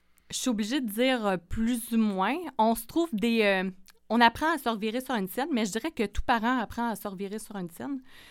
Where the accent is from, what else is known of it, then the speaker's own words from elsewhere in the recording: Quebec, Canada; moved away; Moi, en fait, je suis une fille de la Côte-Nord, de cette île. Donc, je me suis perdue ici pour les études.